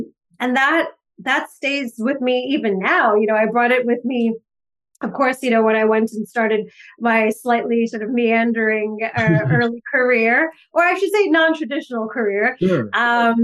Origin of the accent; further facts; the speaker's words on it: Staten Island, New York, United States; Staten Island.